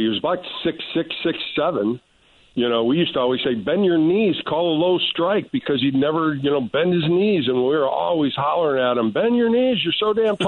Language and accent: English; Toledo, Ohio, United States; Well, and I grew up in Toledo, of course.